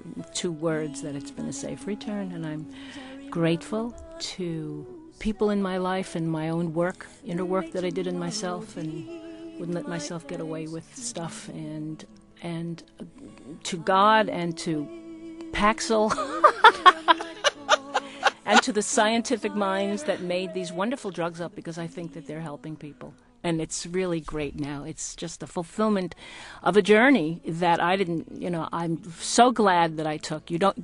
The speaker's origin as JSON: {"language": "English", "town": "Brooklyn", "region": "New York", "country": "United States", "said": "We're both from Brooklyn, and I felt joy in my childhood that was so palpable I could have fainted from joy."}